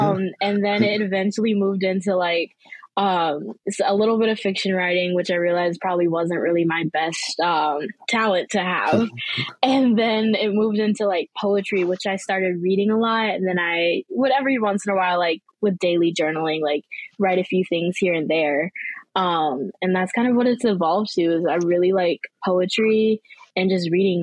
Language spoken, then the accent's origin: English; Maple Grove, Minnesota, United States; So I grew up, born and raised in Minnesota, moved around a few times throughout my childhood, but honestly, the most time I've spent is in Maple Grove, Minnesota. So western suburbs of th